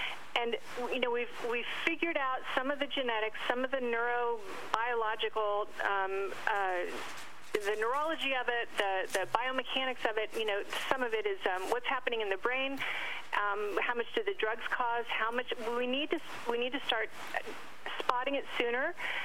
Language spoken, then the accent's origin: English; San Diego, California, United States; In San Diego. I grew up in San Diego.